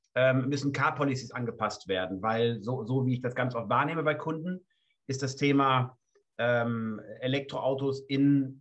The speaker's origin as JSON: {"language": "German", "country": "Germany", "lives_now": "Switzerland", "said": "Ihr hört das an meiner Aussprache. Ich komme aus Deutschland und verantworte hier den Dachvertrieb."}